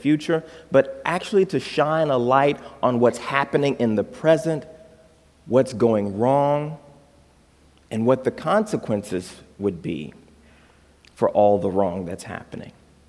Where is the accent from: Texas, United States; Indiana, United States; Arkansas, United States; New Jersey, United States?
Texas, United States; also born or lived in Chicago; now in Holland, United States; all I could think about is I grew up in Texas